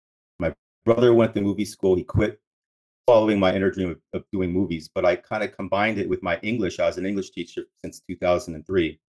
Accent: Brookline, Massachusetts, United States; And so I'm from Boston. I'm from Brookline. I grew up right next door to the Brookline Country Club. Very quiet neighborhood.

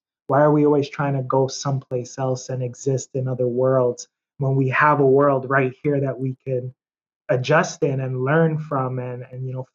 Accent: Niagara Falls, Ontario, Canada; also born or lived in Toronto; I was born in Canada. Yeah, I was born in Toronto. My mother, she raised me in Niagara Falls. So we were born in Toronto, but she didn't want us to be raised in the city. So she moved us a bit out. And I grew up in my younger years in Niagara Falls

